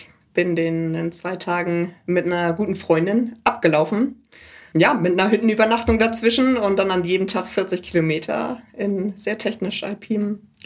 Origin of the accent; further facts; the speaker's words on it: Lower Saxony, Germany; Ich komme tatsächlich aus Norddeutschland, aus der Lüneburger Heide.